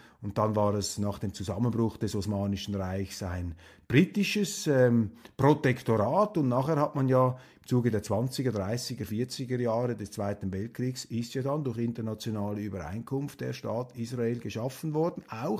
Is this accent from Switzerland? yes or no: yes; Switzerland; Und man bewegt sich da als Schweizer in eine Konfliktzone, wo man vermutlich naturgemäß überfordert ist.